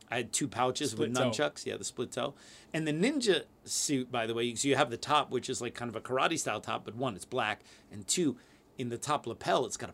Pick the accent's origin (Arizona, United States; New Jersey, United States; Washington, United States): New Jersey, United States; we grew up in New Jersey. We had like a yard, trees and stuff like that.